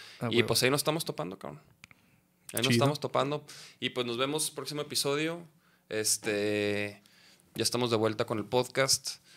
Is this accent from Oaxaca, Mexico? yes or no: no; Chihuahua, Mexico; yo, por ejemplo, soy de Chihuahua